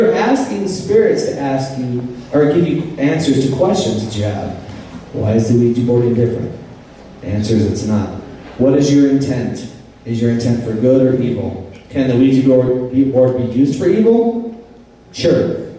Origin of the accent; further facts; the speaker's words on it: Riverside, California, United States; moved away as an adult; also born or lived in Utah / Las Vegas; I grew up in Riverside, California, until I was 20. And then moved away, moved to Newport Beach and Utah and Las Vegas, and my family lives in Temecula.